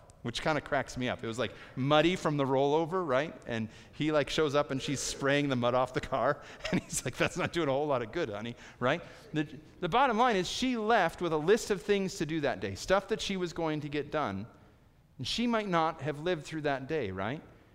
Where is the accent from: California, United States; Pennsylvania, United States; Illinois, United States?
Illinois, United States; Chicago; I grew up in Chicago, and it snows in the winter in Chicago